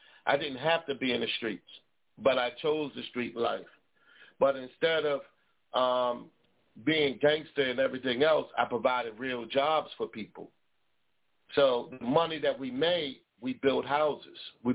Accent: Baltimore, Maryland, United States; The inner city, like I said, I'm from Baltimore.

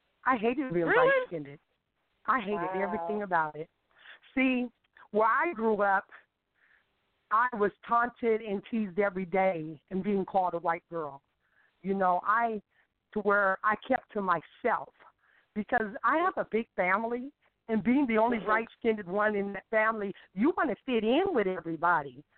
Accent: Des Moines, Iowa, United States; I actually was born and raised in Des Moines, Iowa.

